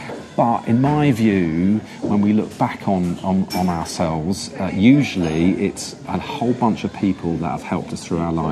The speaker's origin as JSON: {"language": "English", "town": "Feltham", "region": "London", "country": "United Kingdom", "said": "So I come from West London. I come from a place called Feltham, which is very near Heathrow Airport."}